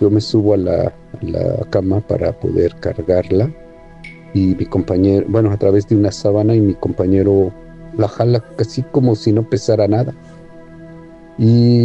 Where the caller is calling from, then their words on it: Mexico; Y yo soy de México, pero actualmente me encuentro en Medio Oriente